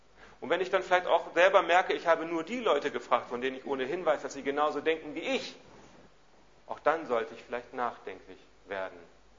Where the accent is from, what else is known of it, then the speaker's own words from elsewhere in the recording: Hamburg, Germany; wie ich im Sommer 1991 mit Jutta hierher kam, in die Sickingstraße 4, und wir als Hamburger uns auch etwas gewöhnen mussten an das Ambiente dieses Stadtteils